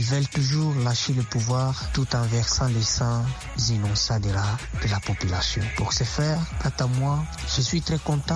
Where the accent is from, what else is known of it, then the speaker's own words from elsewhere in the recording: DR Congo; je suis congolais